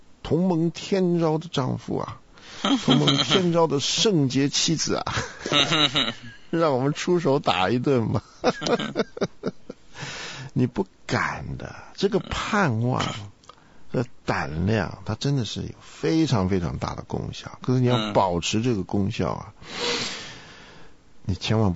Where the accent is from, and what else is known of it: China